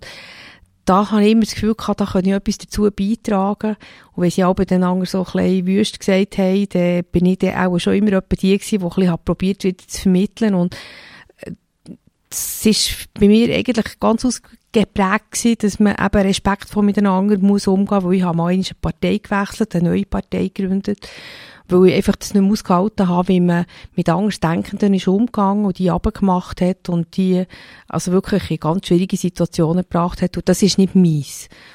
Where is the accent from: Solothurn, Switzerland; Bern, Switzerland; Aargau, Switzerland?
Bern, Switzerland; now in Seeland, Switzerland; Ja, ich bin ein Berner Mädchen, bin in der Stadt Bern aufgewachsen, wohne aber seit 1982 im Seeland.